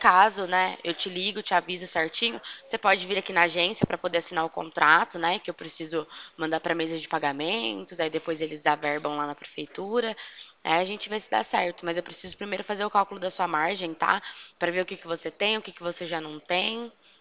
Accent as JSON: {"language": "Portuguese", "town": "Pirassununga", "region": "São Paulo", "country": "Brazil", "said": "eu sou daqui da cidade de Pirassununga também, tá? Fico localizada aqui no centro."}